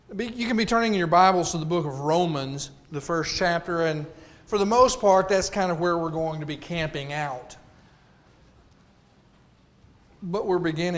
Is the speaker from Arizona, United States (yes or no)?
no; Texas, United States; As was mentioned, I am from Texas.